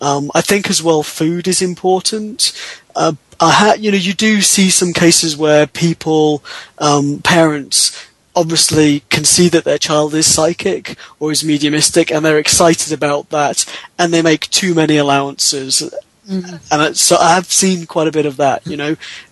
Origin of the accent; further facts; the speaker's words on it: United Kingdom; some allowances, but I'm British, and I don't know.